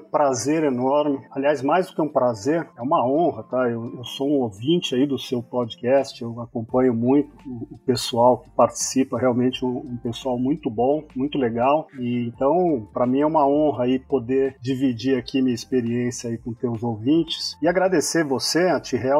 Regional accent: São Paulo, Brazil; born there; tenho 57 anos, nasci aqui em São Paulo, na capital paulistano.

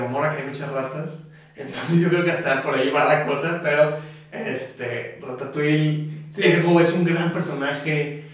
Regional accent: Mexico; Yo, siendo mexicano. Y siendo bigotón

